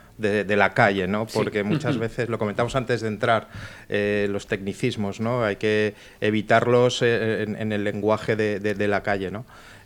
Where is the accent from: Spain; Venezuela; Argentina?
Spain; Valencian Community; Yo sí que soy valenciano. Yo soy de la terreta.